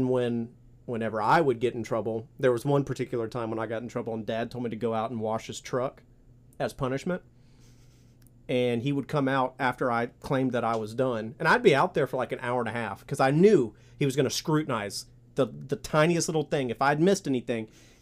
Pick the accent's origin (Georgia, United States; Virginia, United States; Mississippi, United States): Virginia, United States; Because I grew up in Virginia, for our listeners.